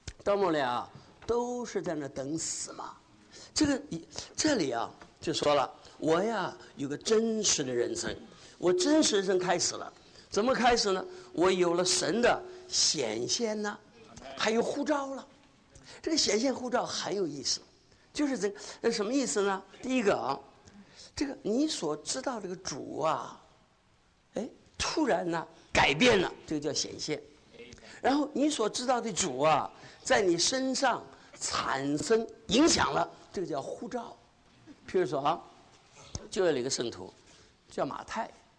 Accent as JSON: {"language": "Chinese", "town": "Hangzhou", "region": "Zhejiang", "country": "China", "said": "您不要生气啊，我是杭州人，所以可以不要生气，我有资格讲的。我这个老家离杭州啊，开车20分钟。"}